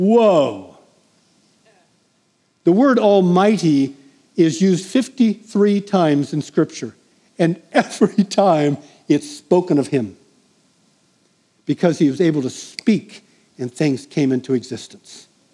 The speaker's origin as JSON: {"language": "English", "town": "San Diego", "region": "California", "country": "United States", "tie": "born or raised there", "said": "I was born and raised in San Diego"}